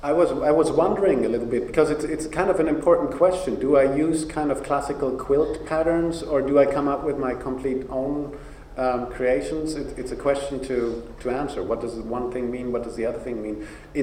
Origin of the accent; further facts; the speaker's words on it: Berlin, Germany; English is a second language; I was growing up in the Cold War times, right? I'm kind of a child of the 70s and 80s. I'm coming from Berlin. There was a wall around my city.